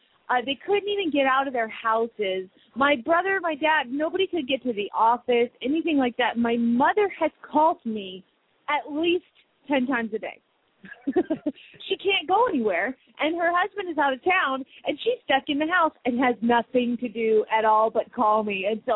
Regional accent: Phoenix, Arizona, United States; from Phoenix, Arizona

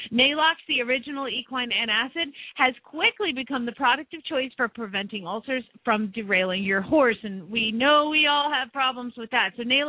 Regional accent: Atlanta, Georgia, United States; Oh, but see, growing up in Atlanta, same deal, girl.

